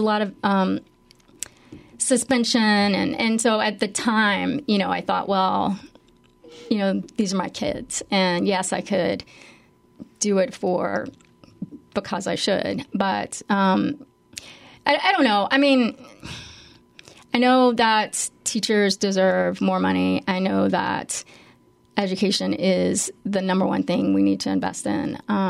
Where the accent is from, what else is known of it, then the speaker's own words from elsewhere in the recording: Lafayette, United States; also born or lived in New York; when we moved from New York, we were had our kids in public schools. And coming here, we moved for the quality of life to Lafayette, to my hometown